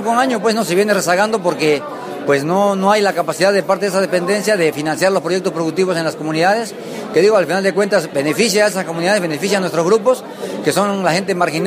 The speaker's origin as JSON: {"language": "Spanish", "country": "Mexico", "said": "como ciudadanos mexicanos que somos."}